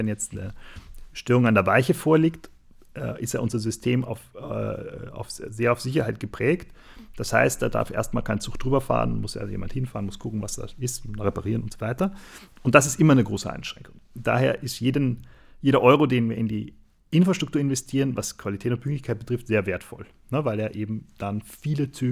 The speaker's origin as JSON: {"language": "German", "country": "Austria", "lives_now": "Germany", "said": "ich bin ja aus Österreich, da ist das nicht so."}